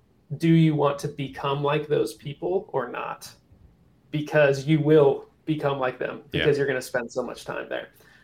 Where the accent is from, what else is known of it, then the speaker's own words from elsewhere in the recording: Salt Lake City, Utah, United States; and I grew up in Salt Lake City. So like you had winters, you had cold